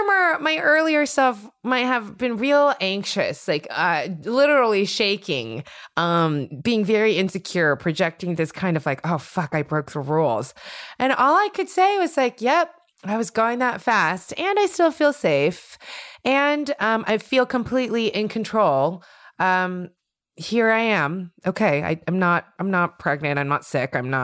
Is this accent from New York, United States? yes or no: yes; New York, United States; I'm just on a road trip. I'm just being honest. We're here from New York.